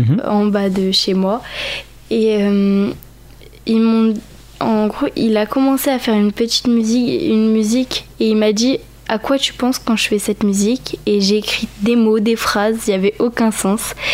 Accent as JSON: {"language": "French", "town": "Puilboreau", "region": "Nouvelle-Aquitaine", "country": "France", "said": "Je viens de Puylboro, à côté de La Rochelle."}